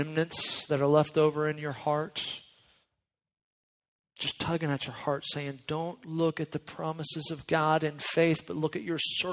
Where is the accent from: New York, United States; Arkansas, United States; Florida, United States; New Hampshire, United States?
Florida, United States; Pastor Tony mentioned I'm from Florida. Really long winters are still hard for me.